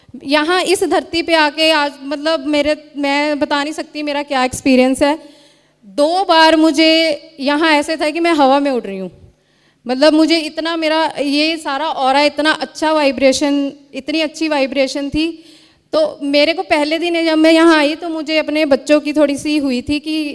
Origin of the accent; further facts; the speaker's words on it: Mohali, Punjab, India; मैं एनाटॉमिस्ट हूँ. मैं मोहाली पंजाब से हूँ.